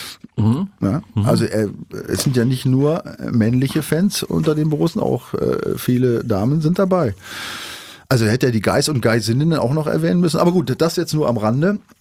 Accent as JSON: {"language": "German", "region": "Northern Germany", "country": "Germany", "said": "ich komm nur aus Norddeutschland, ja, nicht aus Norwegen oder sonst wo."}